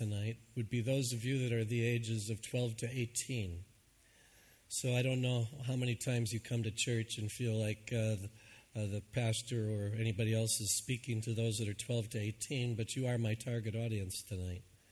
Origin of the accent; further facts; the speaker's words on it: New Hampshire, United States; I come from New Hampshire, where Bishop Robinson of the Episcopal Church is the one that set aside the firestorm